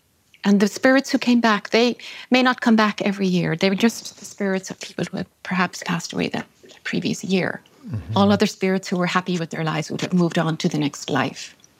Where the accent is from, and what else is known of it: Ireland; born or raised there